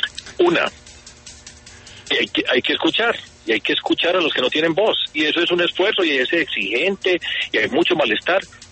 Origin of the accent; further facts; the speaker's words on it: Medellín, Antioquia, Colombia; Nosotros venimos de Medellín, ¿sí?